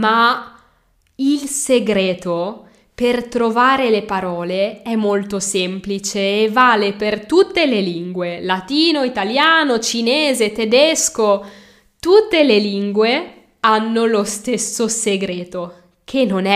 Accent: Milan, Lombardy, Italy; sono italiana, sono nata a Milano e amo la mia lingua

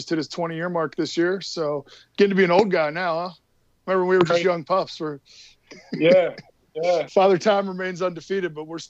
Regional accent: New London, Connecticut, United States; also born or lived in Dover, Pennsylvania; Born and raised in New London, Connecticut. So we got a little Coast Guard connection there.

